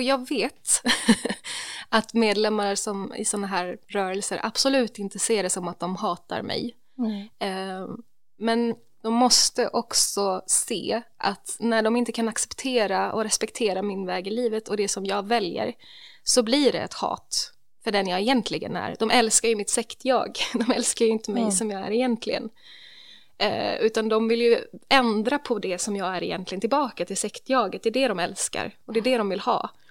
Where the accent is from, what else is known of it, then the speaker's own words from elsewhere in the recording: Sweden; Alltså även om jag var svensk.